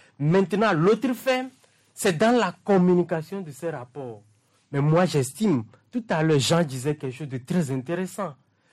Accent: Togo; Parce que je suis Togolais. Je veux voir mon pays gagner.

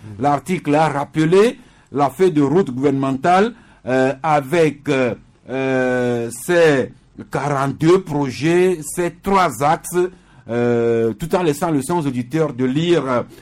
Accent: Lomé, Maritime, Togo; qui sont en assemblée extraordinaire chez nous à Lomé depuis hier.

